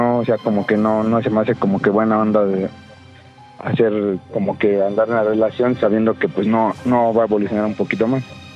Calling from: Mexico City, Mexico; De Ciudad de México.

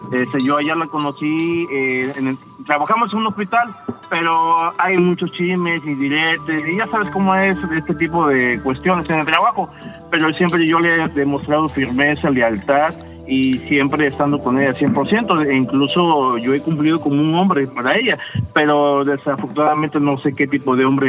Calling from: Veracruz, Mexico

